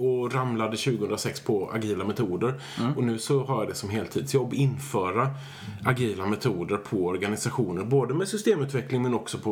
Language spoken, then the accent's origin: Swedish; Gothenburg, Västra Götaland County, Sweden; jag är en man från Göteborg.